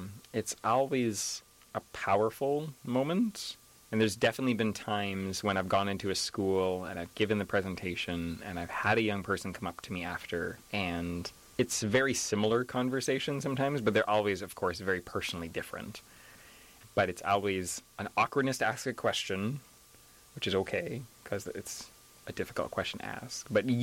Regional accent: British Columbia, Canada; I grew up in the Valley.

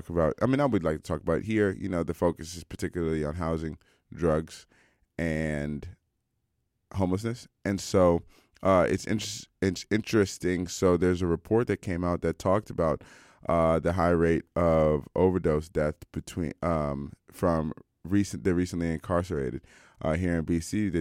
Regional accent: Cincinnati, Ohio, United States; and I'm randomly here from Cincinnati, Ohio

